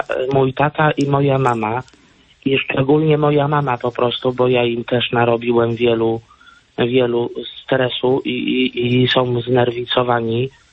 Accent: Konin, Greater Poland Voivodeship, Poland; Jestem z Konina, województwo.

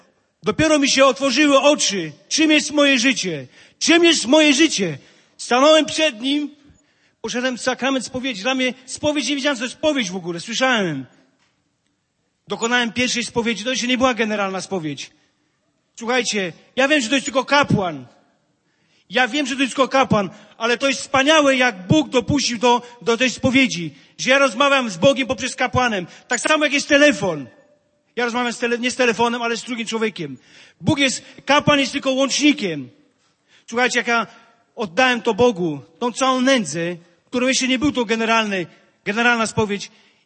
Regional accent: Zielona Góra, Lubusz Voivodeship, Poland; pochodzę z miasta Zielonej Góry.

